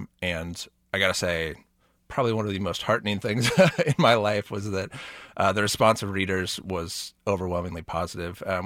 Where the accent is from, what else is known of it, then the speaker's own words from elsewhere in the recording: Prairie Village, Kansas, United States; I grew up in Prairie Village and attended schools in Shawnee Mission.